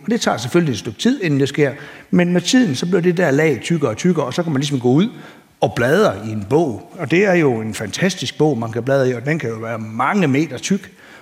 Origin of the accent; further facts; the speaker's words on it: Mors, North Denmark Region, Denmark; Nu kommer jeg jo fra Moliet af, op på Mors og i Limfjordsområdet, hvor det ligesom har været meget, meget dårlige bundforhold.